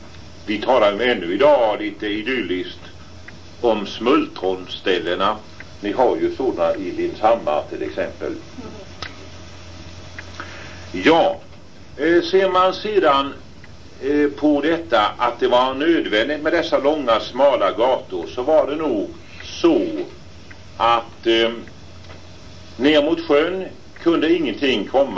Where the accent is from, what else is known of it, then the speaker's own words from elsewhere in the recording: Lunnagården, Sweden; då är vi uppe i min hemtrakt, Lunnagården.